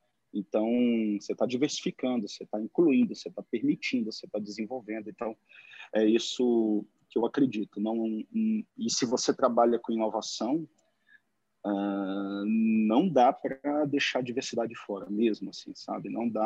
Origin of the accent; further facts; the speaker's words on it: Pará, Brazil; eu sou paraense